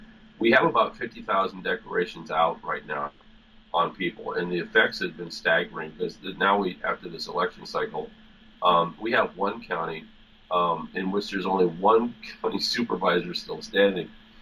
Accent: United States; You know, I'm an American, and I'm going to stand strong.

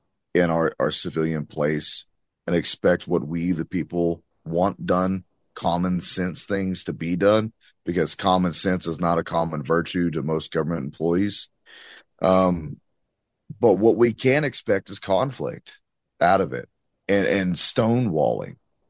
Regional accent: United States; I would like to see that fixed because I'm an American and I live here.

